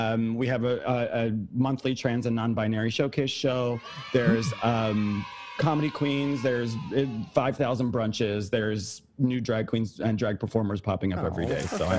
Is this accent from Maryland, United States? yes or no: yes; Baltimore, Maryland, United States; I come from Baltimore, and especially when I was growing up and coming out in Baltimore, it was a very pageanty scene